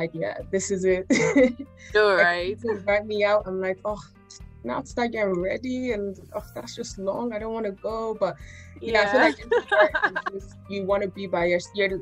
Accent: Dublin, Leinster, Ireland; I'm Nigerian, but I'm from, I was raised in Ireland, Dublin, Ireland.

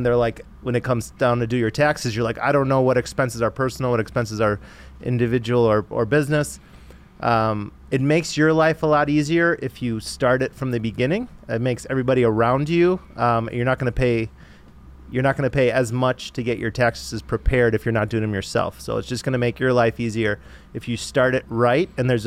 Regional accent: Chicago, Illinois, United States; now in Highland Park, United States; So me and my wife, I'm from Chicago. We live in Highland Park, Illinois.

